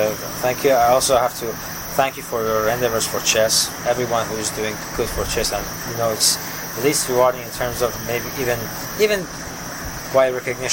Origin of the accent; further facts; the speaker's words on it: Tehran, Tehran Province, Iran; now in Lubbock, United States; I was coming from Tehran, a multicultural city, 14 million people living there, mm-hmm, to Lubbock, Texas, a small city, very conservative, and I come from a liberal, very liberal background.